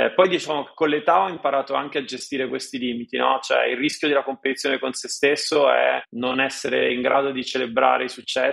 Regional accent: central Italy, Italy; il mondo in cui sono cresciuto io, se vuoi, come raccontavo prima, da una parte è stato un mondo, insomma, centro Italia, devo dire abbastanza un contesto intorno in cui si stava bene, abbastanza benestante, rassicurante.

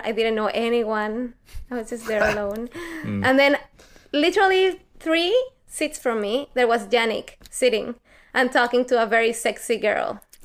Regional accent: San Luis Potosí, Mexico; English is a second language; Okay, so I'm from Mexico, as you can hear by my accent. And I come from a city called San Luis Potosí.

